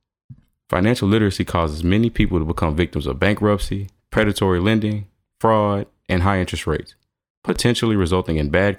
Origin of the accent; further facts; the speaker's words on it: Houston, Texas, United States; I was born and raised in the Third Coast, aka Houston, Texas.